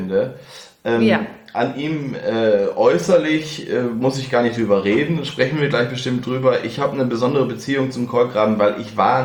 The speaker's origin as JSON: {"language": "German", "region": "Northwest Germany", "country": "Germany", "said": "Früher, weil ich komme ja aus dem Nordwesten."}